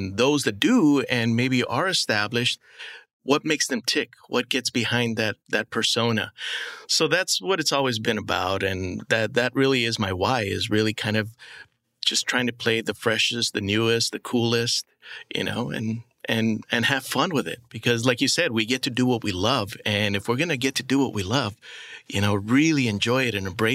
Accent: Los Angeles, California, United States; born and raised in Los Angeles, East LA, to be exact

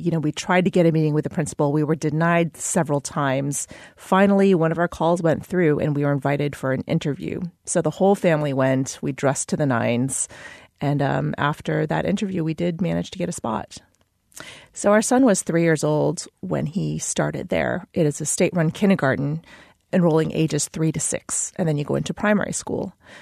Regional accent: United States; I'm American, but I was born to Chinese immigrants and raised in the U.S.

